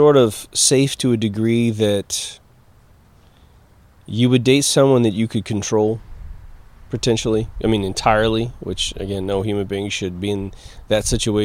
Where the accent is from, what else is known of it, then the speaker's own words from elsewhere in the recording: Midwest, United States; Now, I can say from growing up in the Midwest in the 70s and 80s that men